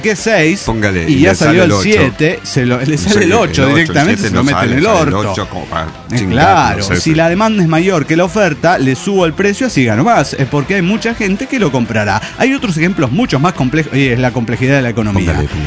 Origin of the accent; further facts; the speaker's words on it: Riobamba, Chimborazo, Ecuador; desde la ciudad más fría de Ecuador. Sí, ya lo saben, es Riobamba, más conocida como Friobamba.